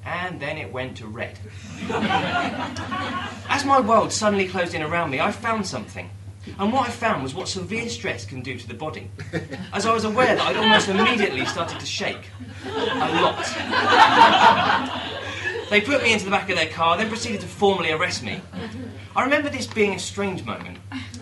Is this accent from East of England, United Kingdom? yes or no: yes; Dunstable, East of England, United Kingdom; born or raised there